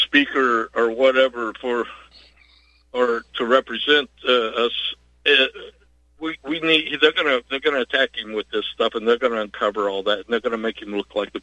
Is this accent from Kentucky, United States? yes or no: yes; Kentucky, United States; I'm from Kentucky, and years ago, when he was there as running as a senator, I couldn't stand him.